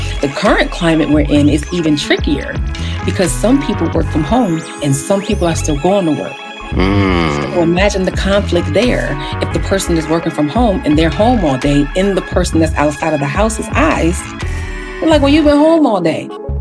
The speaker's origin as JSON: {"language": "English", "country": "United States", "tie": "born or raised there", "said": "We grew up right here in America, born and bred."}